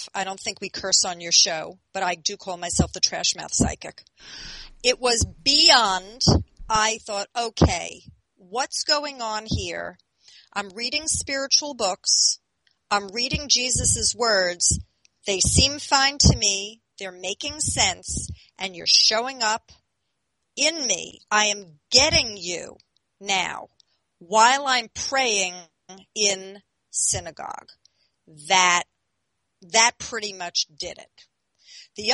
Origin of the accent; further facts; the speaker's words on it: Long Island, New York, United States; from Long Island. That's who I am, you know, just